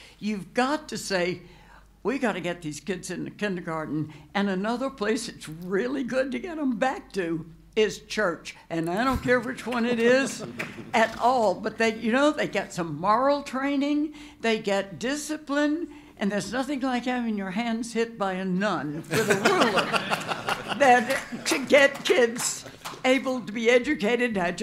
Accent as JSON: {"language": "English", "region": "Texas", "country": "United States", "said": "I am from Texas. I'm a retired Texas state appellate judge"}